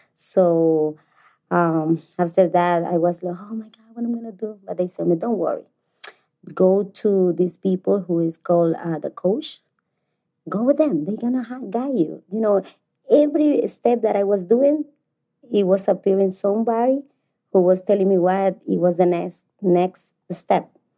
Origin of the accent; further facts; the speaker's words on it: Honduras; English is a second language; I'm from Honduras, and I'm here in college because I believe that this college is helping a lot of people who is English as a second language, like me.